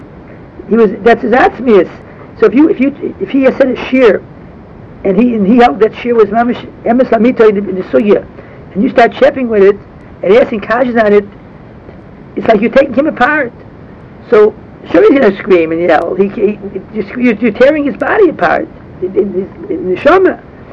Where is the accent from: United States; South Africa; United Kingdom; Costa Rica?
United States; Chicago, Illinois; It was because I came from Chicago.